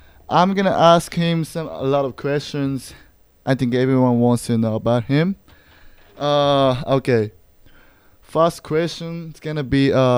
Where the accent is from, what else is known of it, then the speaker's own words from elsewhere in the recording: Japan; Because I'm from Japan.